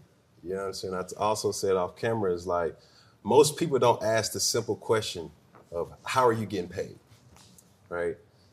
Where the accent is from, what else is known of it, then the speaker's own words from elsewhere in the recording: College Park, United States; By no means was I poor growing up from College Park to GS Island, so I'm from College Park.